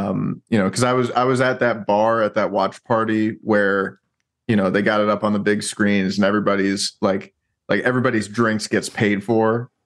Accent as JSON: {"language": "English", "region": "New York", "country": "United States", "tie": "born or raised there", "said": "Yeah, so I grew up in New York, went to school in Boston, fell in love with a girl from San Antonio"}